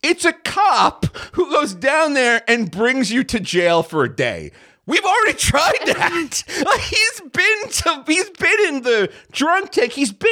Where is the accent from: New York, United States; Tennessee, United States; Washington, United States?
New York, United States; as a New Yorker, you're just kind of used to the idea that, like, there's going to be violence and vomit on trains.